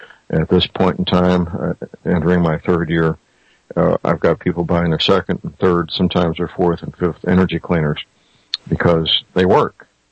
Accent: St. Louis, Missouri, United States; answered by very polite young men and women in St. Louis, Missouri, my hometown, is 800-592-9543.

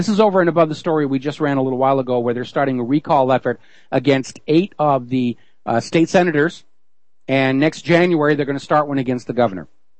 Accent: New Hampshire, United States; the state of New Hampshire, my home state, I am proud to be from the Granite State

